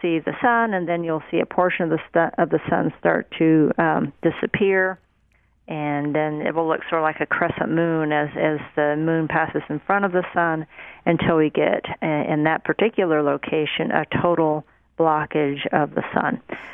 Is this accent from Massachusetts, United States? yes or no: no; Carthage, Missouri, United States; Jefferson City and my home state there in Missouri.